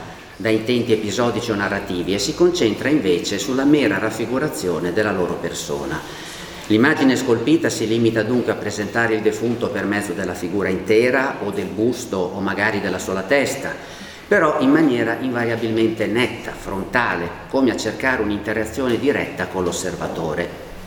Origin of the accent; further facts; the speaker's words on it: Bologna, Emilia-Romagna, Italy; now in Palermo, Italy; Io già da molti anni insegno all'Università di Palermo, però io sono bolognese, mi sono formato all'Università di Bologna